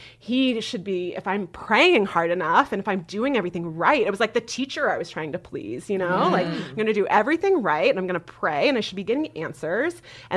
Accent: Nebraska, United States; I was raised in a really, by the way, okay, I was raised in Nebraska. You guys talk about that funny bone in Nebraska all the time. That is like less than a mile from my house.

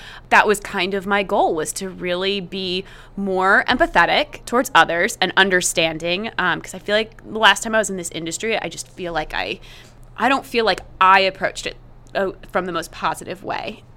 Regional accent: East Coast, United States; now in Midwest; I grew up on the East Coast and I feel like, I don't know, the mentality on the East Coast was much more insular.

